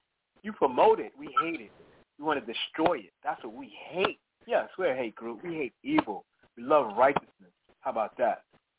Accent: Harlem, New York, United States; They told me, growing up in Harlem, we wasn't going to reach past 30.

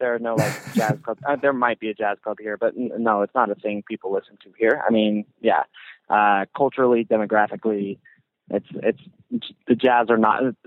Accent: Salt Lake City, Utah, United States; maybe that's just me being defensive about my hometown, and there's probably a little bit of that, too

